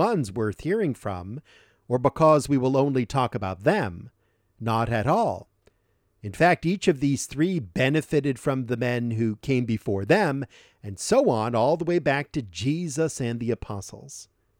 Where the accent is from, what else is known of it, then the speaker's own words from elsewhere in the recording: Massachusetts, United States; Since I am from Massachusetts, here in the States, and since I pray regularly for the Lord to revive us again